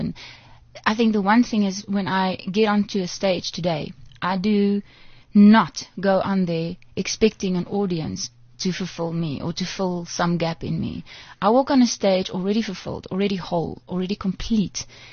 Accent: Namibia; Well, I grew up in Namibia.

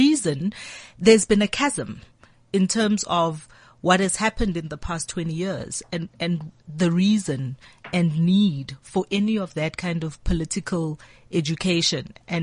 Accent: South Africa

